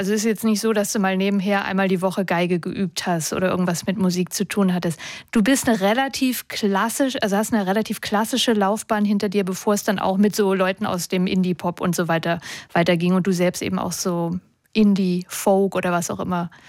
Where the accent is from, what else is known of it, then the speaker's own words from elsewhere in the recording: Baden-Württemberg, Germany; wir kommen aus dem Süden von Deutschland, da gibt es den Schwarzwald.